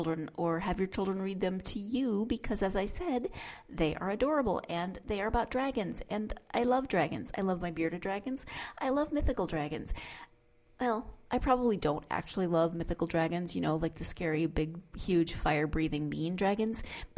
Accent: Montana, United States; he's from my home state, so shout out to Montana.

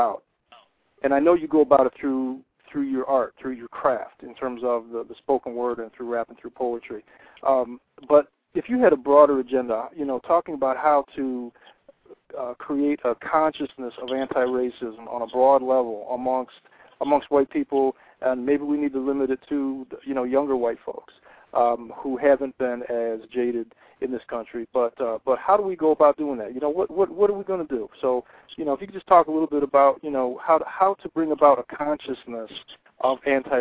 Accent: Cleveland, Ohio, United States; You know, I grew up in Cleveland, Ohio, so definitely not the South.

